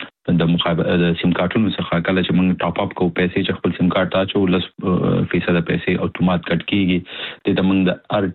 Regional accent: Nangarhar, Afghanistan; also born or lived in India; زه د افغانستان د ننګرهار ولایت څخه يم

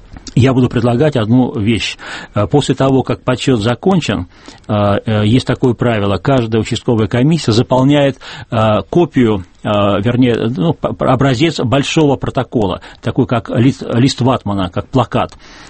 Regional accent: Saint Petersburg, Russia; из моего родного города Санкт-Петербурга

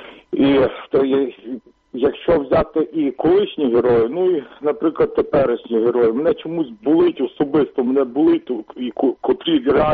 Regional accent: Lviv Oblast, Ukraine; я з Львівської області.

